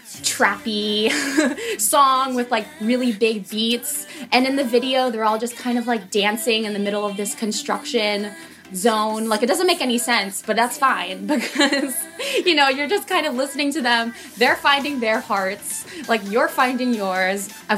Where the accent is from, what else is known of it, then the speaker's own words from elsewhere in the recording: Los Angeles, California, United States; also born or lived in Manila, Philippines; I'm from Los Angeles, but I was born in Manila. So I do like to identify as I was not born in this country. This is why I'm this color.